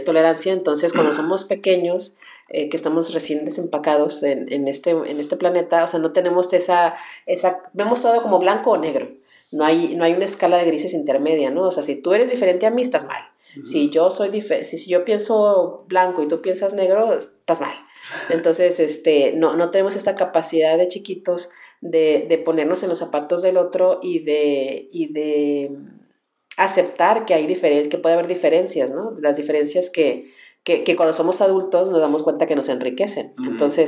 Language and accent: Spanish; Mexico; estoy a tu lado, somos hermanos, somos mexicanos cuando pensamos igual